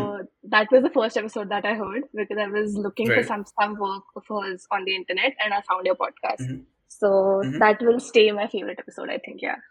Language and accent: English; Indore, Madhya Pradesh, India; English is a second language; So I was born and brought up in Indore in a joint family.